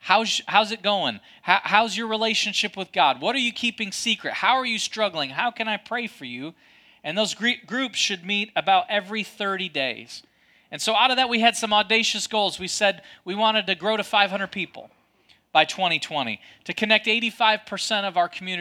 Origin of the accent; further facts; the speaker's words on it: Michigan, United States; I'm from Michigan, I know better.